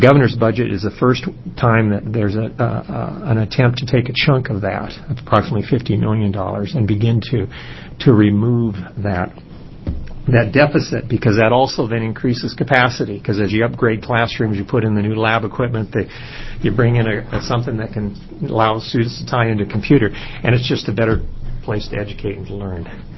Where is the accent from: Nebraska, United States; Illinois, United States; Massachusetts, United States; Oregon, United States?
Oregon, United States; from Central Oregon. I'm an attorney.